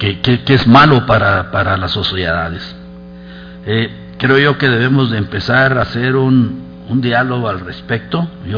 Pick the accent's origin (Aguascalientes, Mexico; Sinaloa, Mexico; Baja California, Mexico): Baja California, Mexico; Mexicali; Más que Mexicali, yo represento el estado de Baja California, pero soy de Mexicali